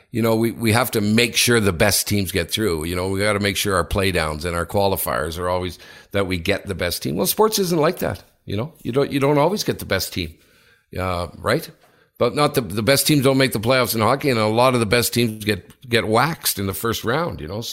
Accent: United Kingdom; now in Switzerland; As a British guy living in Switzerland

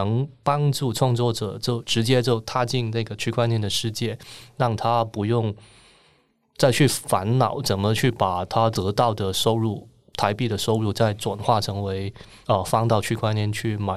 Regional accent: Hong Kong; 可是我们香港那边是每周都会发生这种事情

